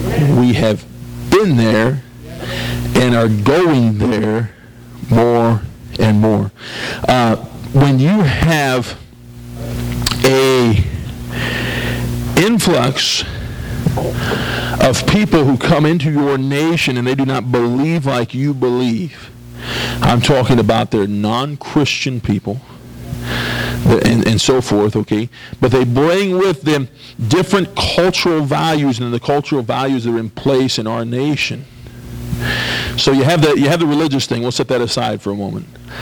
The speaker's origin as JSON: {"language": "English", "country": "United States", "said": "Because I'm an American. This is my home."}